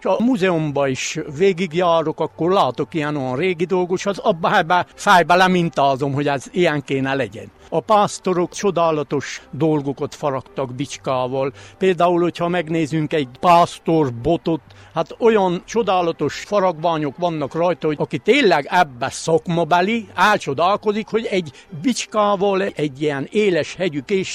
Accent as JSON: {"language": "Hungarian", "town": "Szentivánlaborfalva", "region": "Covasna", "country": "Romania", "tie": "born or raised there", "said": "egy csodálatos falu volt Szent Iván Laborfalva. És mi gyermekül úgy nőttünk fel, hogy ezeket a dolgokat nagyon átvettük, szerettük, és még most is, 70 éves vagyok"}